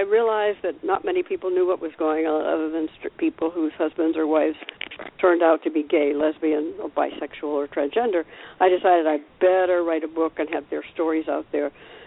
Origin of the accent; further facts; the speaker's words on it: Lexington, Massachusetts, United States; Well, I grew up in outside of Lexington, Massachusetts, where the Battle of Lexington happened and Paul Revere came and so forth.